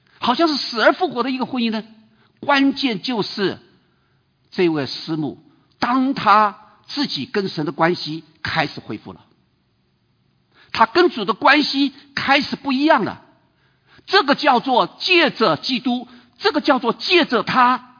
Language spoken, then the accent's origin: Chinese; China; 我们中国人大概都比较用这一套方法，对不对？